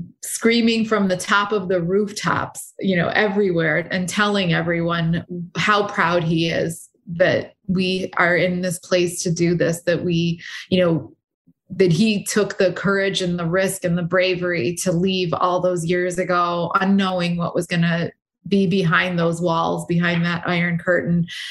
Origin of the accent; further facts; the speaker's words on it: United States; you know, I'm American and so I want Coke or whatever.